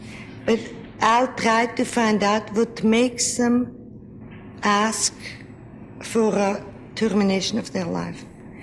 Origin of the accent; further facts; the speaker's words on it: Switzerland; I must say I'm from Switzerland, where we have no embalming and no makeup and no slumber rooms